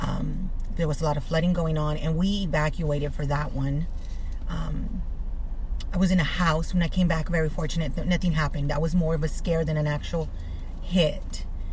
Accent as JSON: {"language": "English", "region": "Texas", "country": "United States", "lives_now": "Corpus Christi, United States", "said": "I am originally from the Valley, but I've been in Corpus roughly about 12 years already. I am a former student at Texas A&M Corpus Christi."}